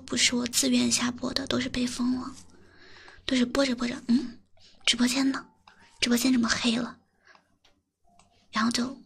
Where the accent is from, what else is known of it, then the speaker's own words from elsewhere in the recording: Xiangyang, Hubei, China; 因为我老家不是在湖北襄阳吗